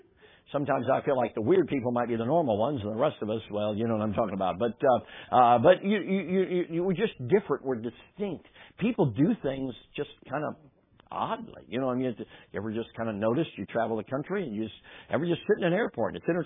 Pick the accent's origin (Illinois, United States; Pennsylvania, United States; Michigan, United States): Illinois, United States; Chicago; I grew up in Chicago, South Side.